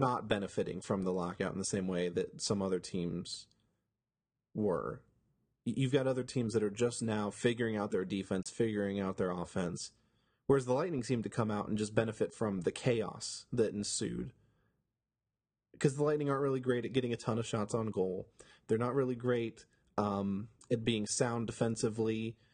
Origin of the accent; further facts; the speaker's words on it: Port Charlotte, Florida, United States; Showed up to Port Charlotte, which I consider to be sort of my hometown